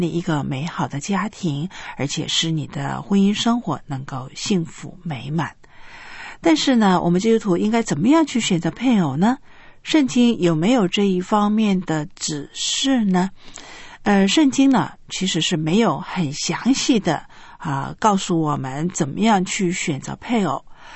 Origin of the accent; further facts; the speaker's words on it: China; 比如说我们中国人的祭祖的问题，要不要拜祖先